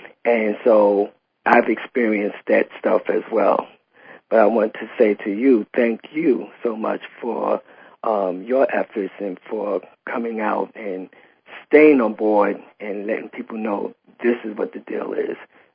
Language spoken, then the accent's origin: English; East Coast, United States; I'm originally from the East Coast